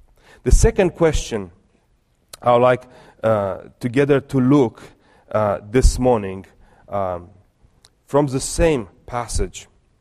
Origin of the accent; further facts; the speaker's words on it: Brasov, Brașov County, Romania; I'm leaving from Transylvania, from Brasov, where I am from, to Moldova to preach the gospel.